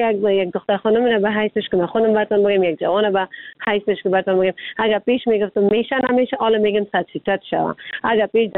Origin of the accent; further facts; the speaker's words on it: Afghanistan; ما خود ما افغان هستیم